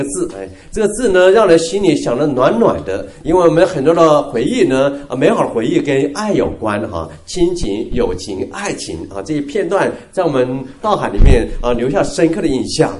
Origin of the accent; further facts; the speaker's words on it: Atlanta, Georgia, United States; 我来自亚特兰大亚特兰大大家就也知道是一本小说哪本小说的作者的故乡Gone with the Wind 飘的这个小说的故乡了